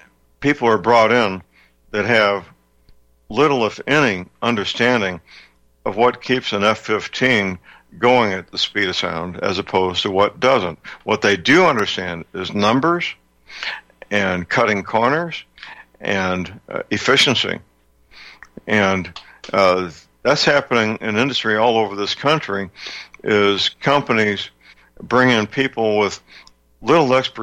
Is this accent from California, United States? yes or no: no; St. Louis, Missouri, United States; You know, I'm from St. Louis, and you can't live in St. Louis and not know many, many people that work for Boeing